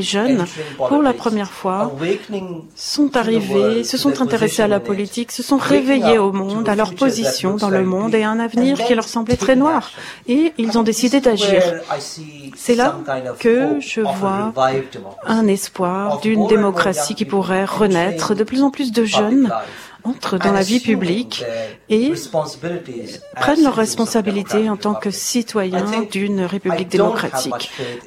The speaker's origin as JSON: {"language": "French", "country": "India", "tie": "born or raised there", "moved": "yes", "said": "Quand j'ai grandi en Inde, je connaissais que les gens de ma ville."}